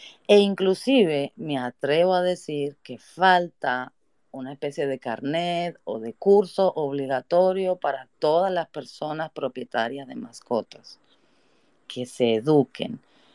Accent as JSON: {"language": "Spanish", "country": "Spain", "said": "como vengo de España, veo lo que pasa"}